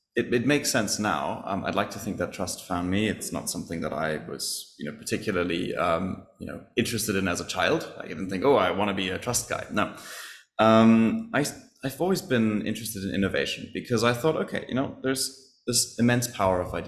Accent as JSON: {"language": "English", "country": "Germany", "tie": "born or raised there", "said": "And growing up in Germany, we are known to be a fairly high trust society."}